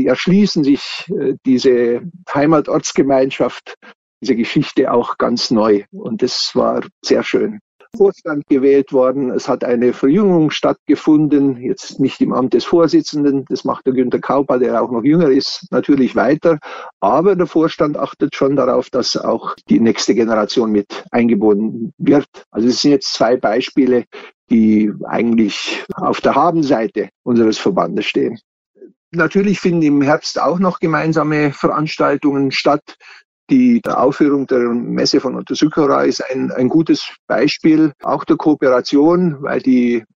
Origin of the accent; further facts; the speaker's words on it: Timiș County, Romania; accent: Banat Swabian; now in Munich, Germany; wo wir nun die Möglichkeit haben, nochmal auf unsere Mundart, die ja doch immer weniger und seltener gesprochen wird, hinzuweisen